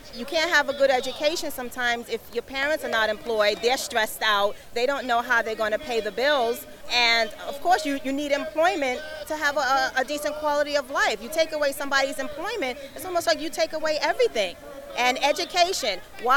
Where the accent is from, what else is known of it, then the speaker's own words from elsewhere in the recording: Perth Amboy, New Jersey, United States; from Perth Amboy, New Jersey.